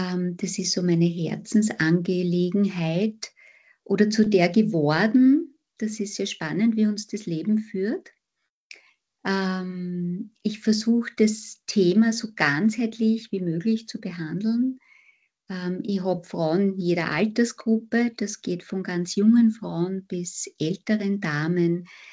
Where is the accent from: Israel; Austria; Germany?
Austria; Vienna; born there; Geboren bin ich in Wien.